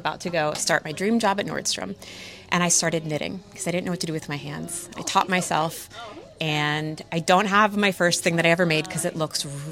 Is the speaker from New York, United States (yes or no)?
yes; Brooklyn, New York, United States; I am from Brooklyn.